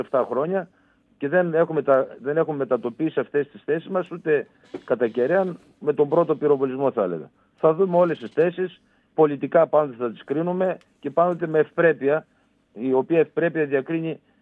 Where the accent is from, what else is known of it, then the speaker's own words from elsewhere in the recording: Central Macedonia, Greece; Όταν ήμουν μικρός στο χωριό μου, στα Πιέρια, αγαπητέ μου, κύριε Τριανταφυλλίδη, ο πατέρας μου...